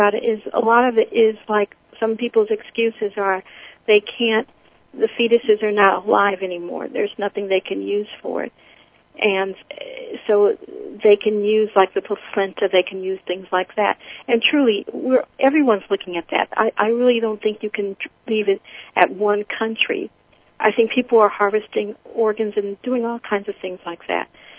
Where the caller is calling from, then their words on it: Oakland, California, United States; I'm calling from Oakland, California.